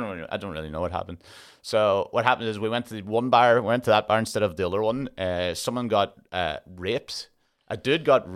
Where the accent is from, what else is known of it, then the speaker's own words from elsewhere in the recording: Ireland; Well, I'm Irish, so they always just have us as gypsies.